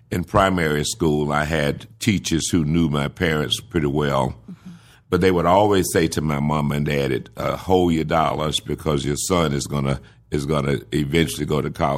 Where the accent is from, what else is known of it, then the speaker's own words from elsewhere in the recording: Boynton Beach, Florida, United States; I am a native Floridian. Yeah. I was born in Boynton Beach.